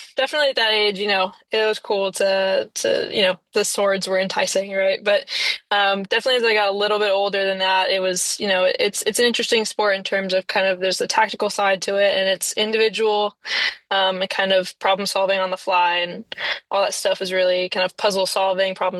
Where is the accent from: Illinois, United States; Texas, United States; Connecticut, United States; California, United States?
Texas, United States; So I got into UT Austin. I'm from Texas. So that's where my mom wanted me to go. My dad wanted me to go. You know, it's local.